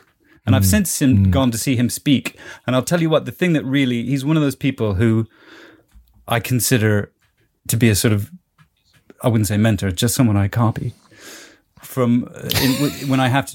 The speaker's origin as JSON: {"language": "English", "country": "United States", "tie": "born or raised there", "said": "I grew up in America. Yeah."}